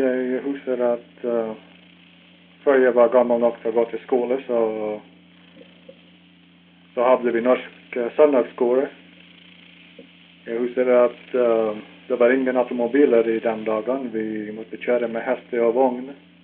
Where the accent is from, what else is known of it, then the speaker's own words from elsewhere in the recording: Moose Lake, Minnesota, United States; also born or lived in Port Arthur, Canada / North Dakota; Då efter det så levde jag i västra parten av North Dakota till jag var 8 år gammal. Och då flyttade vi till östra Minnesota, till Moose Lake. Omtrent 50 mil söderifrån Duluth. Och där gick jag till skola och till högskola.